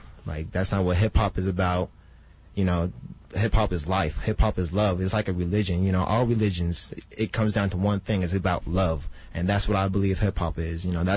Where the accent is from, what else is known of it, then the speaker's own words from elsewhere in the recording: Los Angeles, California, United States; I grew up in L.A.